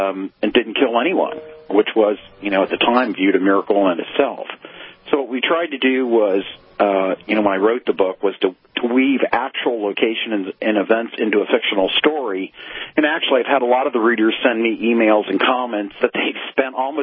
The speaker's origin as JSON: {"language": "English", "region": "Ohio", "country": "United States", "said": "I'm from Ohio, so it's a little tough, but..."}